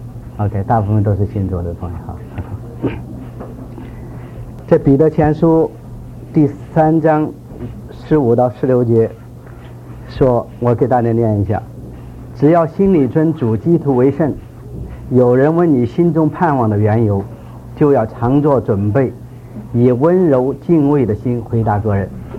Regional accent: China; 反正我是从小在大陆长大，所以受了很多无神论的教育。

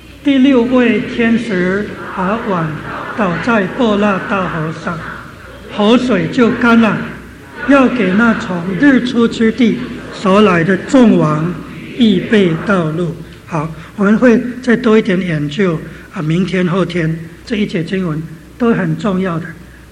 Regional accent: China; 我们中国人呢，我们中国都是很骄傲的，我们自己自立自主，中国在这里。

